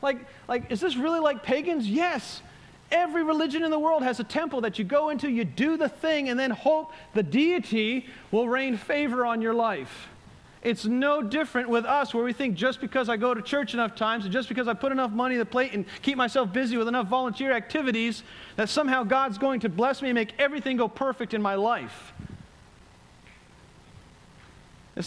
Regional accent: New England, United States; I grew up in New England, which is highly Roman Catholicized.

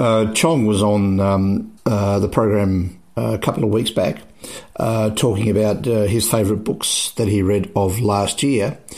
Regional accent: Australia; I grew up in Australia.

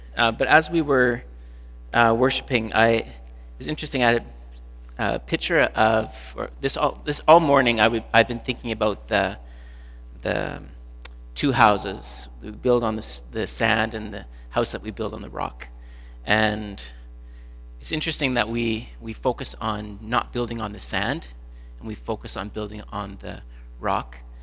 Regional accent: Canada; well, actually, I'm from Canada, I'm visiting

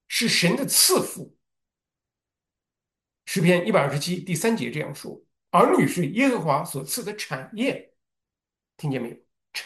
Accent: Inner Mongolia, China; born there; 当时我出生在非常寒冷的内蒙古，我外婆在南方，温暖的南方。结果她专程赶到内蒙古来看望我，来抚养我，喂养我。

